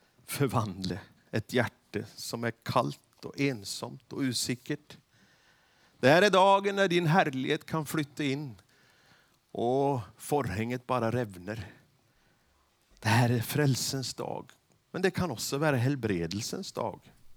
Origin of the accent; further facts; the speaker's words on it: Sweden; Och jag är så sprö, för jag är ju från Sverige.